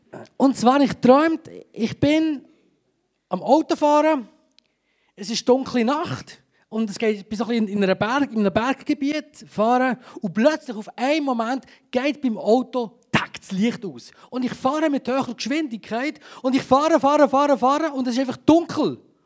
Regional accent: Switzerland; Wir sind Schweizer, wir sind diplomatisch, wir sind sachlich

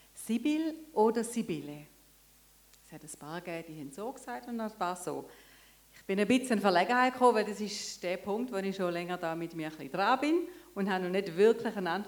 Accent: Swabia, Germany; ich komme aus dem Schwabenland, wenn sie wenigstens Schwäbisch mit mir schwätzen täten, oder?

